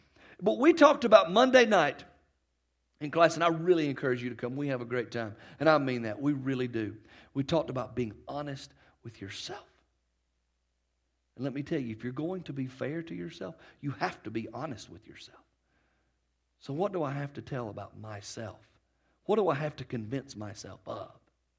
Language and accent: English; United States; And I'm from Paulding County.